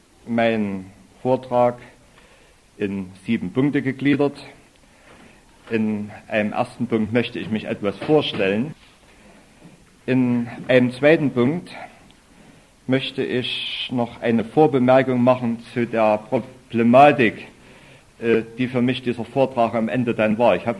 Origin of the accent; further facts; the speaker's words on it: Chemnitz, Saxony, Germany; Ich bin wirklich ein Kind der DDR. Ich habe bis zur Wende nichts anderes erlebt als Sozialismus. Ich wurde 1952 in Chemnitz geboren, als sechstes und letztes Kind, als Nachzügler. Meine Eltern waren damals Mitte 40.